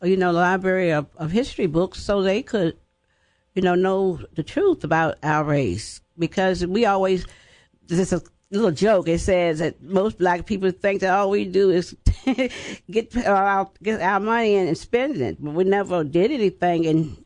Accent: Staunton, Virginia, United States; Well, I actually grew up in Stanton, Virginia, and it was okay.

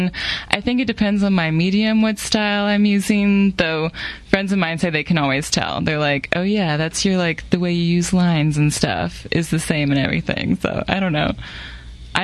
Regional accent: Virginia, United States; Oh, right. Well, I grew up in Northern Virginia.

